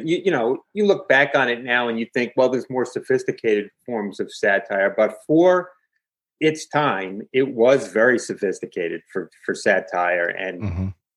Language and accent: English; New York, United States; also born or lived in Brooklyn; Born in Brooklyn, New York, yes.